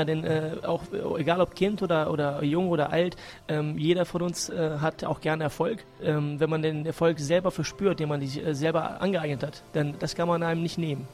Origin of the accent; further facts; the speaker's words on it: Serbia; now in Germany; Ich, Serbe.